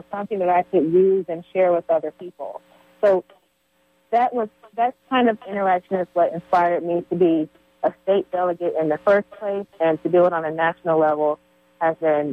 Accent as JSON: {"language": "English", "town": "Detroit", "region": "Michigan", "country": "United States", "tie": "born or raised there", "said": "because I grew up in Detroit, so a lot of people that I knew and that were related to me, you know, worked at Ford, GM, and Chrysler"}